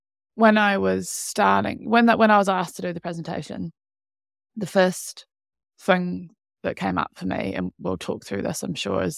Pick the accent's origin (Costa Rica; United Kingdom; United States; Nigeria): United Kingdom; now in New Zealand; Grew up in the UK, which you can maybe tell through the accent. Sometimes people pick it up and think that I'm from Invercargill, but I'm actually from the UK. So born and bred there. Mum and dad moved us over to New Zealand back in 2002